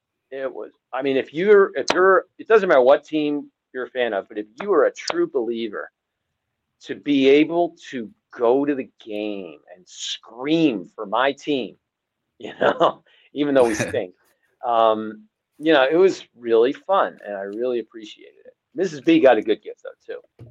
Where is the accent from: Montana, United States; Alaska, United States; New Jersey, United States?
New Jersey, United States; And back then, and I grew up in Northern New Jersey. And so growing up in the 70s and 80s in Northern Jersey, the Giants were popular.